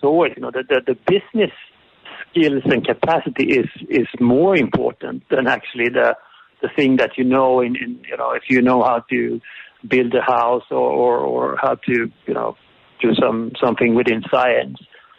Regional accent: Sweden; so I'm from Sweden, so I'm coming from the outside, and I would have an outside view here.

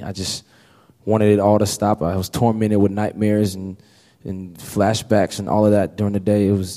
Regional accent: Kentucky, United States; I'm 22 years old. I'm from Kentucky.

